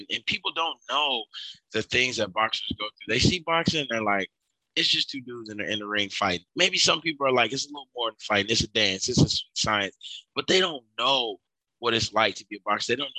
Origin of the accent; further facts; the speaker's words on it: Dallas, Texas, United States; You know, I'm from Dallas. And so I shot everything like I would see on television in Dallas.